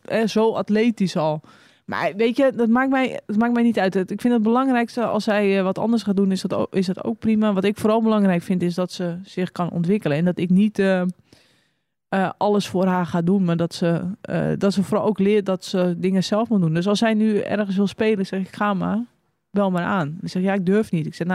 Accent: North Holland, Netherlands; Maar ja, ik ben een Zaankanter ook.

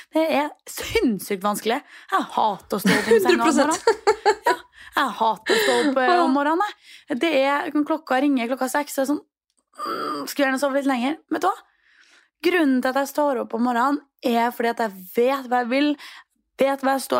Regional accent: Trondheim, Trøndelag, Norway; Når jeg var hjemme I Trondheim, så var jeg inne på en butikk.

